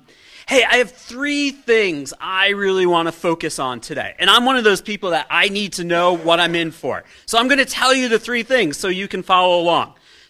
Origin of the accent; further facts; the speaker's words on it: Utica, New York, United States; I grew up outside of Utica, New York. If you did not grow up outside of Utica, New York, I'm going to tell you what I learned in 18 years.